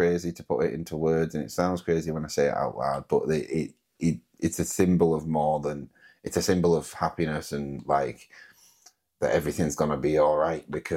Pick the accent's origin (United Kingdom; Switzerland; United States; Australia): United Kingdom; they won't think that we're British in the sense of like, oh, hello, I'm from Britain.